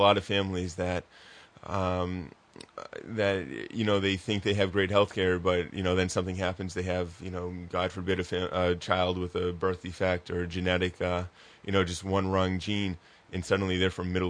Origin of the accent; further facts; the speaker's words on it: Massachusetts, United States; I'm a teacher from Massachusetts, and I am walking cross country